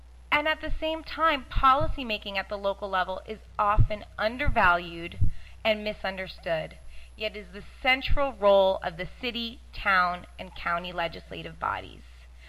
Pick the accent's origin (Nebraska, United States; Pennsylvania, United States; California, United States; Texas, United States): California, United States; Oakland; starting with an example from my hometown of Oakland, California